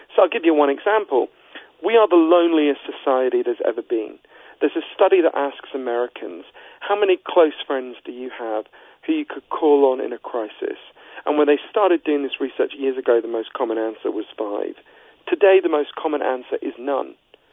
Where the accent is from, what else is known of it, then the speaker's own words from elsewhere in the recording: London, United Kingdom; accent: East London; he's from East London in England, where I'm from, as you can tell from my accent.